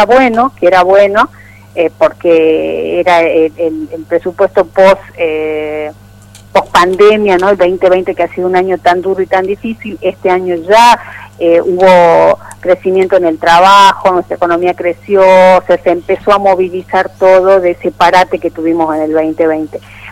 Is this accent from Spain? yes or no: no; Argentina; ya lo sabemos los argentinos y las argentinas.